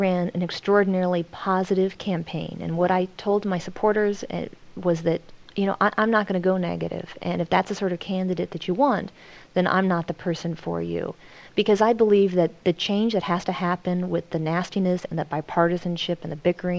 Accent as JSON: {"language": "English", "region": "Arizona", "country": "United States", "said": "90% of those individual contributors actually came from my home state of Arizona."}